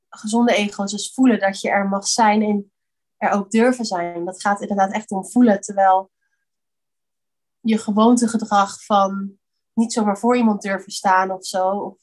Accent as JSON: {"language": "Dutch", "country": "Netherlands", "said": "Maar we zijn wel heel erg sociaal als Nederlanders in ieder geval."}